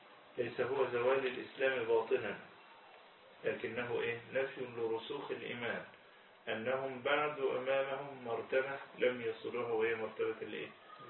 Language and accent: Arabic; Egypt; لا زالت بلدنا مصر في مقدمة البلدان